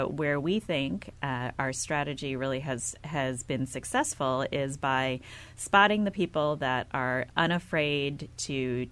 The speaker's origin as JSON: {"language": "English", "region": "Wisconsin", "country": "United States", "tie": "born or raised there", "said": "I was born and raised in the Midwest, mm-hmm, outside of Milwaukee, Wisconsin."}